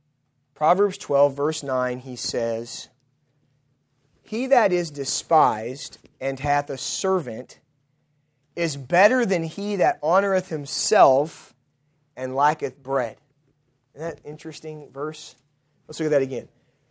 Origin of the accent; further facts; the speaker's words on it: West Covina, California, United States; Growing up in West Covina, California, I spent my entire life pretty much from the age of about 4 months till 18 years old living in the same apartment complex.